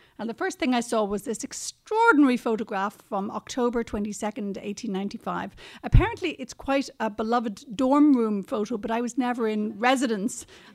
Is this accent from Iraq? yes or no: no; Munster, Ireland; We're all from Kerry.